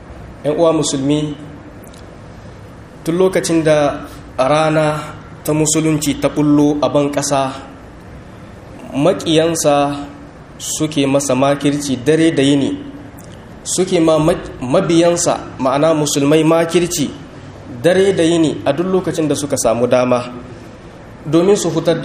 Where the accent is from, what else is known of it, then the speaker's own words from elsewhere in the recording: Niger; بلدنا النيجر الإسلامي